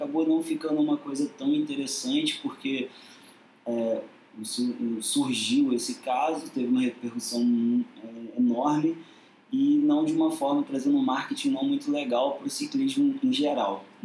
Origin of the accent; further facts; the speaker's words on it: Nova Friburgo, Rio de Janeiro, Brazil; Eu sou de Nova Friburgo e comecei a participar de algumas provas mais clássicas.